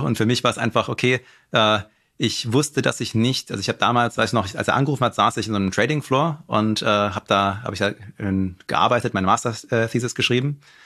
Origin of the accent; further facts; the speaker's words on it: Heidelberg, Baden-Württemberg, Germany; Ich komme aus Heidelberg.